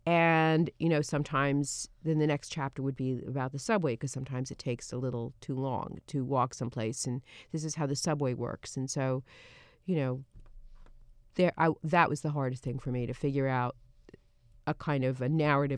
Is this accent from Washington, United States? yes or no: no; Brooklyn, New York, United States; even though I grew up there, I didn't grow up in Manhattan, I grew up in Brooklyn.